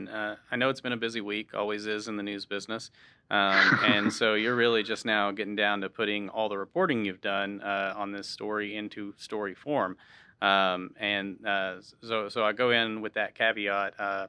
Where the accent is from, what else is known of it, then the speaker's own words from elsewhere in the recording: Arkansas, United States; Growing up in Arkansas, I was always excited when the fireflies, or as we called them, lightning bugs, would come out in the summer.